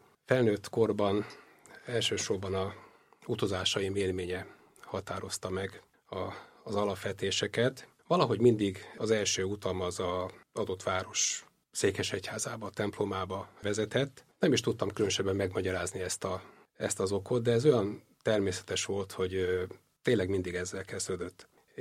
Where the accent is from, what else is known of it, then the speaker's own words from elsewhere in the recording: Budapest, Hungary; born there; Dél-budai egyszemgyerekként születtem egy polgári családban.